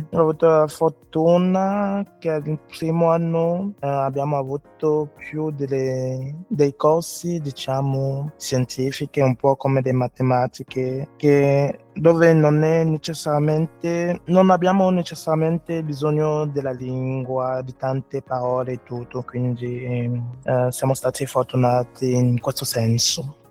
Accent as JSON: {"language": "Italian", "country": "Cameroon", "second_language": "Italian", "lives_now": "Italy", "said": "Vengo dal Camerun, sono qui in Italia da 2 anni."}